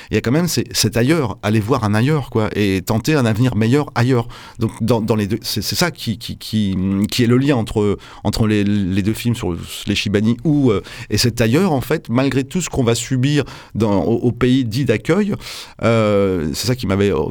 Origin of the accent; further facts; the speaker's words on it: Île-de-France, France; born there; also born or lived in Brittany; Voilà, je suis français. Je m'inscris bien tanké ici. Je me définis pas d'une zone. Enfin, j'ai pas une attache spécifique. Je suis né en région parisienne. J'ai vécu longtemps en Bretagne.